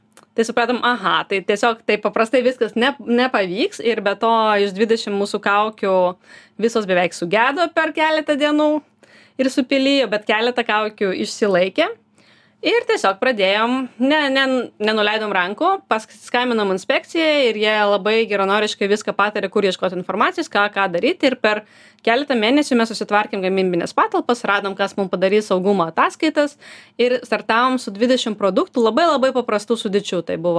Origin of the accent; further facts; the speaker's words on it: Latvia; now in Vilnius, Lithuania; Taip, aš pati esu iš Latvijos ir atvažiavau į Vilnių dirbti čia finansų analitikę investiciniam fonde ir dirbau 5 metus.